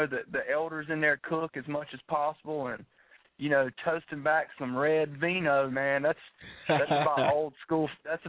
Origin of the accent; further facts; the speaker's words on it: United States; I'm Greek as well as I am American, so coming from a Greek side of things, there's always, even as a young kid, we always toast with wine, red wine, every Thanksgiving.